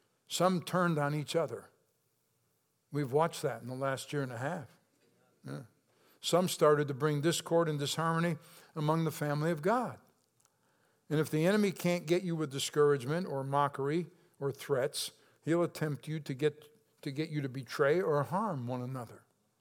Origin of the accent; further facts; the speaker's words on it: United States; I also am grateful and thankful that I'm an American, and I love my country too, right?